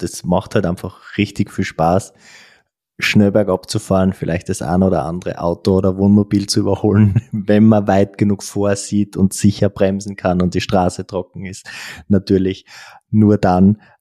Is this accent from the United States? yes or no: no; Austria; wir sind ja Österreicher, Schluchtenscheißer sozusagen.